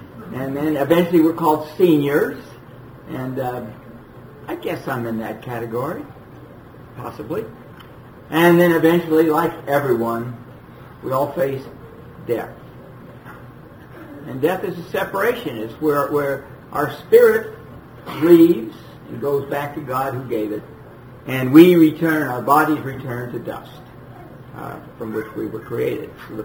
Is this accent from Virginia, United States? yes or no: no; Los Angeles, California, United States; sister and I were growing up in Los Angeles, California, our parents would measure our growth.